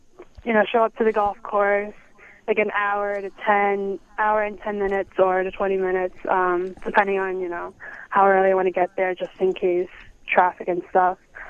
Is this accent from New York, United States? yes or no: yes; New York, United States; growing up in New York, it's obviously hard to practice in the winters, and it was really brutal practicing in the snow and stuff.